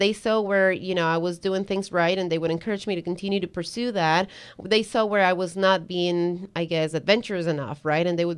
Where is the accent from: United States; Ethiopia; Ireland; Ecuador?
Ecuador; English is a second language; So so I'm originally from Ecuador, right?